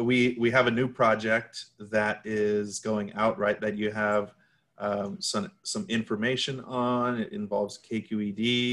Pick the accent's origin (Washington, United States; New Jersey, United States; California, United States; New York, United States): California, United States; And growing up in the Bay Area, you notice it at the very least